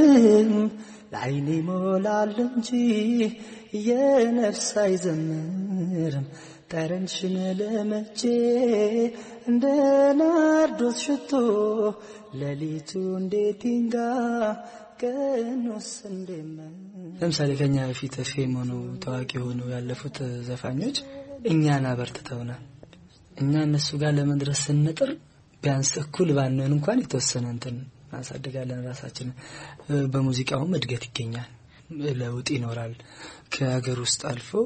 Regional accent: Shashamane, Oromia, Ethiopia; also born or lived in Tikur Wuha; ያደግኩት ሻሸመኔ ነው፣ ግን የተወለድኩት ደግሞ በሻሸመኔና በአሳ ማዕከል ላይ ትንሽ ከተማ አለች ጥቁር ውሃ የምትባል፣ እዛ ከተማ ነው የተወለድኩት። ያው ያደግኩት ሻሸመኔ ስለሆነ ቤተሰቦች የሚያሉ ሻሸመኔ ስለሆነ ሻሸመኔ ልጅ ነኝ ነው የሚባለው።

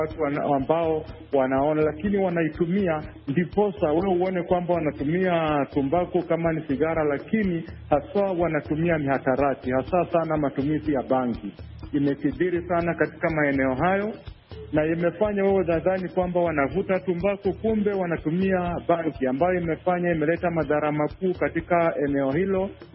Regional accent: Ilungu, Vihiga County, Kenya; hasa katika kijiji changu chenye natoka huko sehemu za Ilungu Bunyore katika jimbo kuu la Vihiga.

